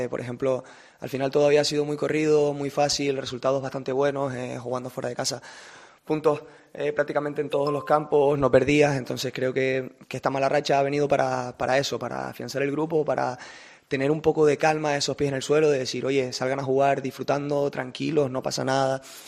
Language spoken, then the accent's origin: Spanish; Canary Islands, Spain; Oye, que hoy es el día que más canarios somos.